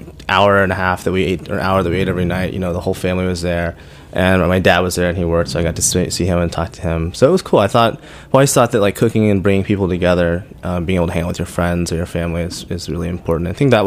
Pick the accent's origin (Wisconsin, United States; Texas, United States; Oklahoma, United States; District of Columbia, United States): Oklahoma, United States; Oklahoma City; I grew up in Oklahoma City, okay. Which was, it's kind of weird, and I miss it, actually.